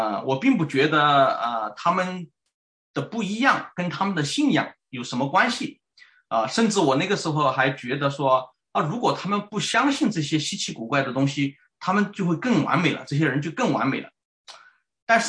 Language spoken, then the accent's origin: Chinese; China; moved away; 我是在这个中国大陆出生成长啊，是完全接受唯物主义、无神论、进化论以及世俗科学的这个历史观啊。